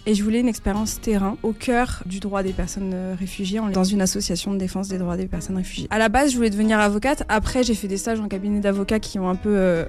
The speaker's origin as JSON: {"language": "French", "town": "Vitry-sur-Seine", "region": "Île-de-France", "country": "France", "tie": "born or raised there", "said": "j'ai grandi à Vitry-sur-Seine."}